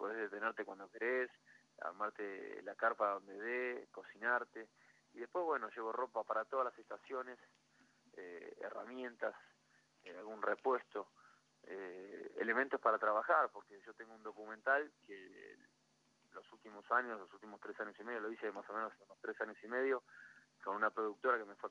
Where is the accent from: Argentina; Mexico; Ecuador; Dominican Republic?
Argentina